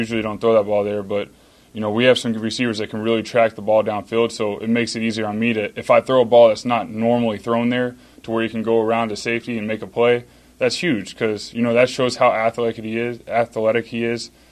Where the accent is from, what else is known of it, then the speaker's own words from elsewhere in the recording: the South, United States; I mean, I think y'all know I'm from the South and went to Arizona.